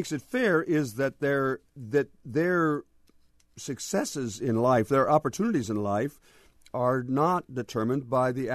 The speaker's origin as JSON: {"language": "English", "town": "Port Clinton", "region": "Ohio", "country": "United States", "tie": "born or raised there"}